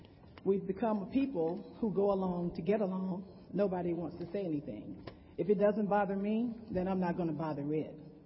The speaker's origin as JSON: {"language": "English", "country": "United States", "said": "Mind you, I am an American, I am a minority, and I am in Dallas."}